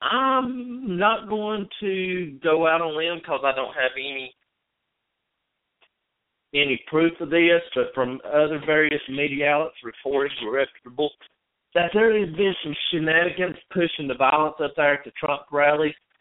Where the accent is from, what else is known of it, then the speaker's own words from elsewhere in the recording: North Carolina, United States; Missouri is not a winner-take-all state, neither is my home state of North Carolina.